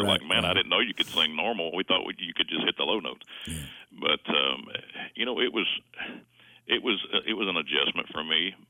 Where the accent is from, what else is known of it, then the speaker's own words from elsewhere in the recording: Alabama, United States; now in Lebanon, United States; So, but yes, I'm originally from Alabama, but we currently live just east of Nashville, in a little town called Lebanon, Tennessee.